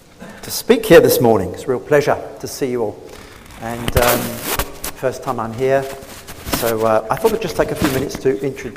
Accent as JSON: {"language": "English", "region": "South East England", "country": "United Kingdom", "said": "I am British and originally was from the Kent area."}